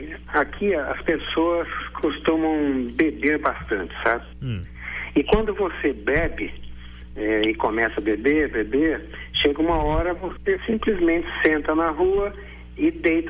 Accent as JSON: {"language": "Portuguese", "country": "Brazil", "said": "Nós que somos brasileiros, esse é o nosso terceiro inverno aqui."}